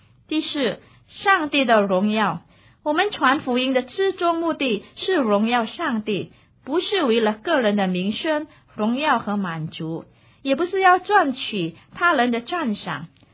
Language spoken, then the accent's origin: Chinese; China; 我们中国人最不喜欢听人说死字